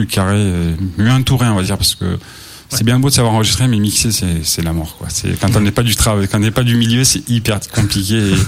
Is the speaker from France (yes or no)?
yes; Toulouse, Occitanie, France; now in Brest, France; parce que je suis à Brest, je suis de Toulouse. Okay. Donc ça entend un petit peu mon accent.